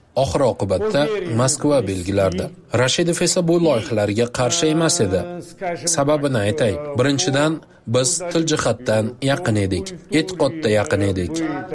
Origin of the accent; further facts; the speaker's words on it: Samarkand, Samarqand Region, Uzbekistan; born there; Tug'ilganman Samarqandda.